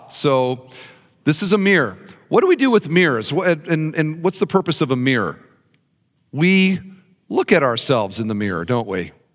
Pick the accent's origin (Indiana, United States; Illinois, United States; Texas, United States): Indiana, United States; "We're from Indiana too. What part of Indiana?" "Well, we're northwest in Indiana." "We're from northwest. What county?" "Lake County."